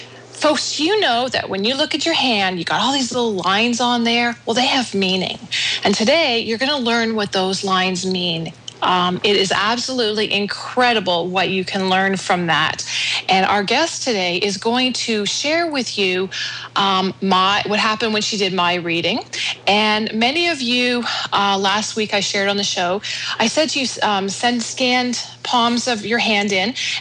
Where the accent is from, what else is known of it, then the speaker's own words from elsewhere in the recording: Canada; even though I'm Canadian, I go using that, the Fahrenheit